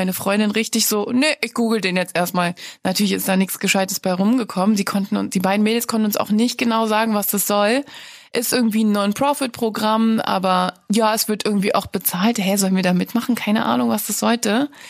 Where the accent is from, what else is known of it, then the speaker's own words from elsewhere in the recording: Berlin, Germany; Ja, ich komme aus Berlin, ja.